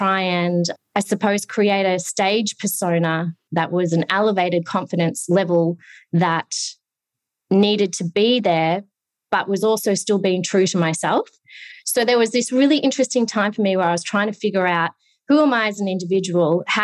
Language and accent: English; Victoria, Australia; So I grew up, I'm a beachside girl. I grew up on the Mornington Peninsula